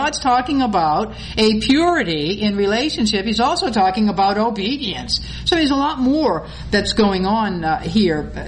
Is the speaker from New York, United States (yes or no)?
no; Boston, Massachusetts, United States; accent: Bostonian; Boston's my hometown. And as I speak about Boston, I might even revert to my original language, which is Bostonian, and there isn't an R in it anywhere for 30 miles, you know, but Boston is my hometown.